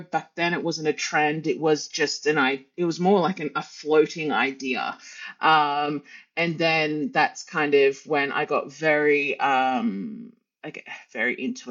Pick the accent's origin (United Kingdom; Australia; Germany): Australia; now in Italy; I'm an Australian living in Italy.